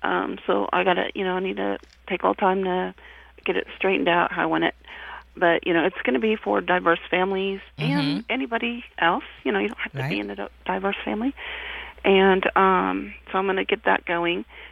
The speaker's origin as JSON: {"language": "English", "region": "Midwest", "country": "United States", "said": "We're from the Midwest. And we never really had problems with friending people in the Midwest."}